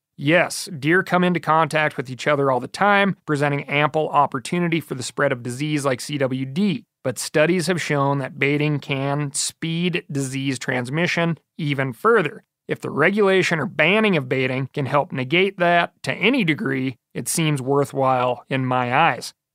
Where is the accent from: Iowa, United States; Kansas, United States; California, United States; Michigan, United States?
Michigan, United States; When I was a kid growing up in Michigan, our reliance on deer bait during archery season prevented us from becoming good bow hunters.